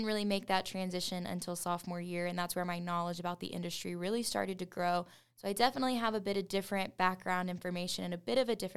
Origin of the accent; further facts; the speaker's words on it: Waco, Texas, United States; I was raised in a big city, or somewhat big city. I am from Waco, Texas, so a very dense populated area that doesn't have a lot of agriculture land or agriculture industry surrounding it.